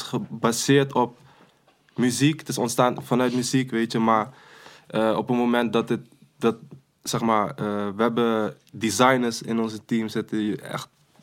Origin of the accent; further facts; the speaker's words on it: Nijmegen, Gelderland, Netherlands; We komen uit Nijmegen. Die shit is daar ontstaan, man.